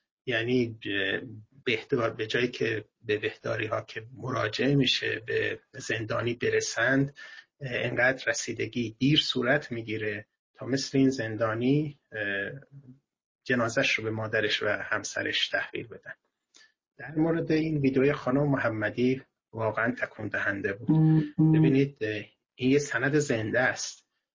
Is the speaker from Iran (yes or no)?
yes; Iran; بالاخره ما هم ایرانی هستیم و دلنگران این اتفاقاتی که داره میفته